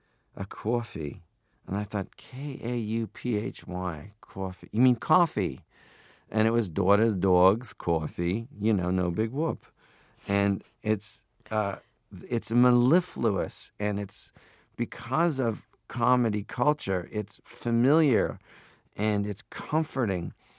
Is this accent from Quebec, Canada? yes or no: no; Toronto, Ontario, Canada; Well, when I grew up in Toronto, you would hear in culture